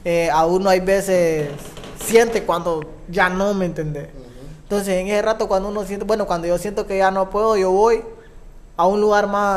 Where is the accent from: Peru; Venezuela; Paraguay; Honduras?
Honduras; hondureños nos pasa mucho, porque recuerda que el hondureño no tiene un acento, ¿me entiendes?